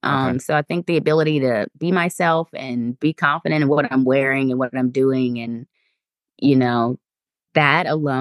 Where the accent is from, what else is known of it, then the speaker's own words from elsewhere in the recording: Williamsburg, Virginia, United States; I'm from Williamsburg, Virginia.